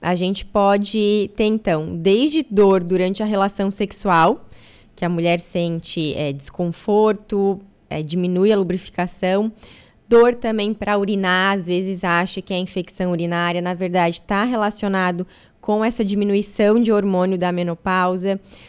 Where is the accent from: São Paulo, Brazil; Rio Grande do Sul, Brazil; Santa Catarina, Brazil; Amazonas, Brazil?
Santa Catarina, Brazil; Orleans; also born or lived in Criciúma; now in Urussanga, Brazil; natural, posso dizer que eu sou de Orleans. Porque o hospital de Criciúma foi só o lugar onde eu nasci, mas meus pais moravam mesmo em Orleans e hoje moram em Uruçanga.